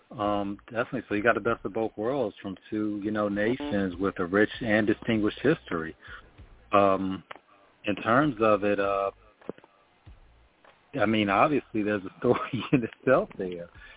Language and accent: English; Togo; English is a second language; now in United States; Growing up in Togo, West Africa, of course, the motherland.